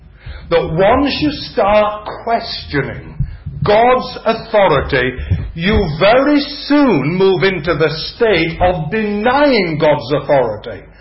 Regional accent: Yorkshire and the Humber, United Kingdom; Now, you know by now that I come from Yorkshire.

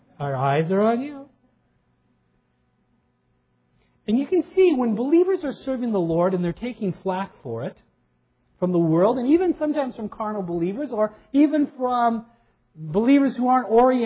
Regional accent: Minnesota, United States; I mean, that's a description of where I grew up on the Iron Range.

